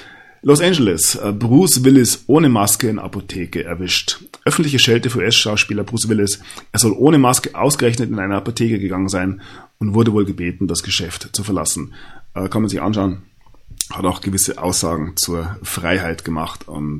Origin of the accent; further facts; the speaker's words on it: Bavaria, Germany; über die sogar ich als Bayer lachen kann